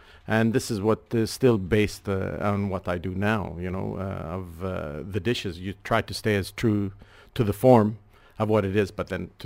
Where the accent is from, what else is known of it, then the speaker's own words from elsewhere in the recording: Regina, Saskatchewan, Canada; also born or lived in Greece; So I was born in Greece, but raised in Canada, in the middle of the prairies, Regina, Saskatchewan.